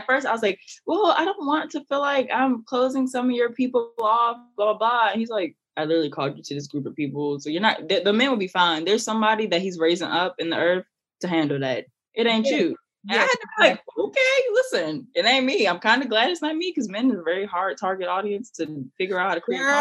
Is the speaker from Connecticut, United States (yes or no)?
no; Maryland, United States; I'm from Maryland.